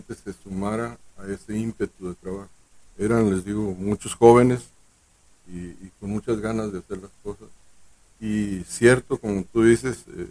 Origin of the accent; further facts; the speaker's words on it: Sinaloa, Mexico; moved away; Era la idea cuando me vine de Sinaloa.